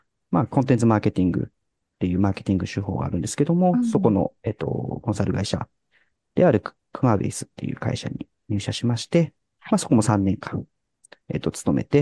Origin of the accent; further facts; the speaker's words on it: Kumamoto, Japan; 熊本の出身で、大学は、京都の、同志社大学というところに、進学をして、